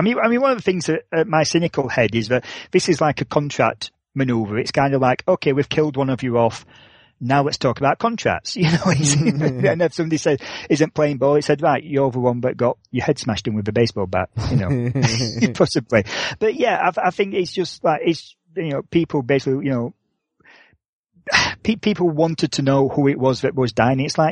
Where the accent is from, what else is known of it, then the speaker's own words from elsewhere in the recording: United Kingdom; I don't know, because I'm British